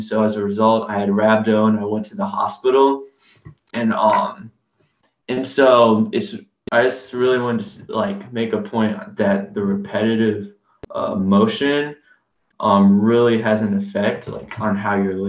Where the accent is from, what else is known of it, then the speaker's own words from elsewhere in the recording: Georgia, United States; because I'm from Georgia, we don't ever get snow.